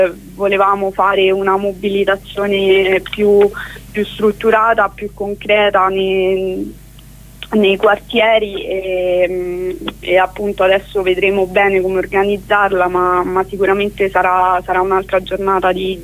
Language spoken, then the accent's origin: Italian; Rome, Lazio, Italy; io parlo per Roma perché appunto da romana